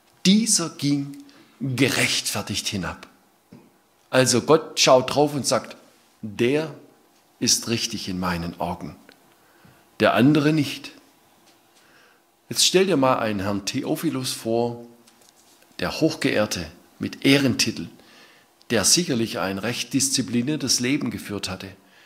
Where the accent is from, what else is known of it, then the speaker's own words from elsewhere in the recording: Baden-Württemberg, Germany; bei uns im Schwabenland sagt man, der hat gelebt wie der Lump am Stecken, ja.